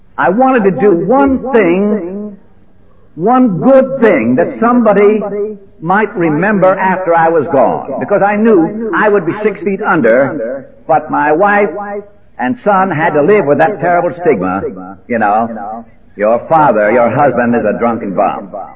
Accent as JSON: {"language": "English", "town": "Hartford", "region": "Connecticut", "country": "United States", "tie": "born or raised there", "said": "I went back to Hartford again. As I say, I kept going back and forth to my hometown of Hartford."}